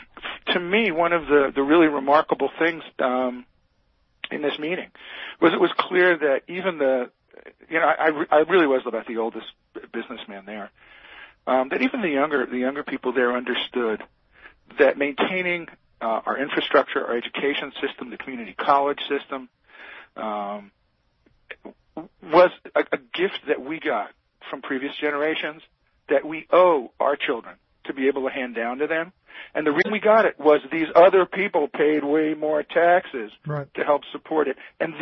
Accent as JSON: {"language": "English", "region": "Missouri", "country": "United States", "said": "I come from Missouri. We've got a fine senator, but she's essentially a moderate."}